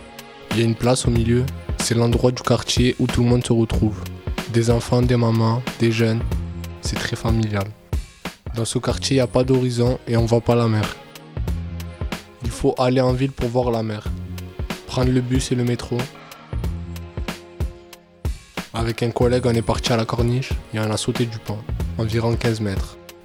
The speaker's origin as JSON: {"language": "French", "town": "Marseille", "region": "Provence-Alpes-Côte d'Azur", "country": "France", "tie": "born or raised there", "said": "Je suis né à Marseille, je viens de Fontvert. C'est un quartier qui est de taille moyenne, avec deux grandes tours qui dominent de chaque côté et des bâtiments plus petits."}